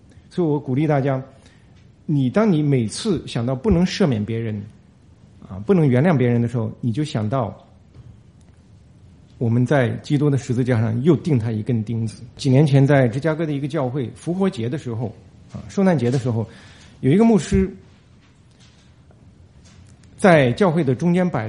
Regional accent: China; now in Chicago, United States; 问我从哪里来。我说从中国来的。

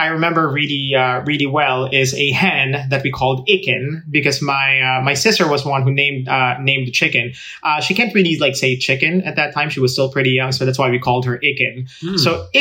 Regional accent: Philippines; moved away; the chicken farm came in like probably about like 12 years after I left.

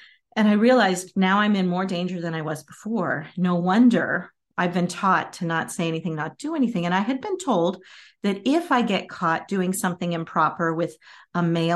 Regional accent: Pacific Northwest, United States; the whole time I grew up in the Pacific Northwest.

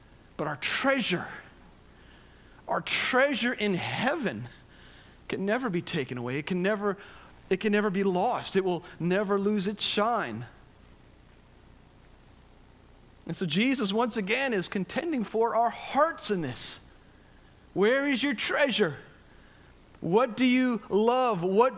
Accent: Connecticut, United States; Years ago, I grew up in Connecticut, and we were right on the coast

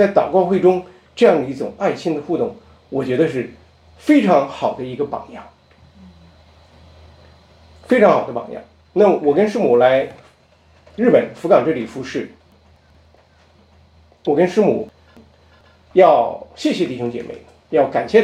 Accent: China; now in Canada; 我说我从加拿大来。他说你原来最早从哪里来？我是从中国来，我是中国人。

